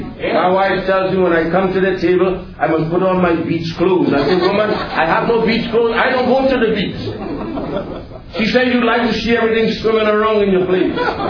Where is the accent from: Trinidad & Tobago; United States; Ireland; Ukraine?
Trinidad & Tobago; Caroni; I was raised in the Carony area, born and raised in the Carony area. The village that I was raised in is in the middle of 5 villages now.